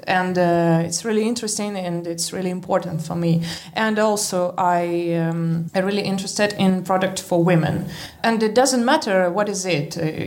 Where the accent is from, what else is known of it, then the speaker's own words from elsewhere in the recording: Novosibirsk, Novosibirsk Oblast, Russia; No, I'm from Russia. I was born in Novosibirsk. It's the city, the heart of Siberia.